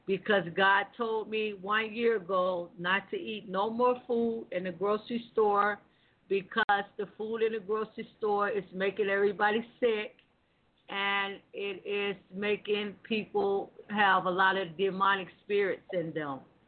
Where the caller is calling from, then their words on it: Columbus, Ohio, United States; I'm calling from Ohio, Columbus.